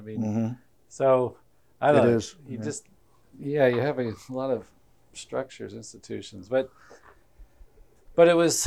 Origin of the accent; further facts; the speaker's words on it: Alabama, United States; because, you know, I grew up in North Alabama, and so I just felt like Catholicism was just another denomination.